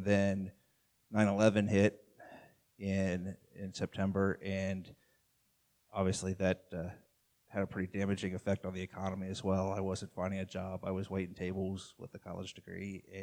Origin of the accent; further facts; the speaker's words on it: Pickerington, Ohio, United States; I grew up in Pickerington, so not completely local, but pretty close.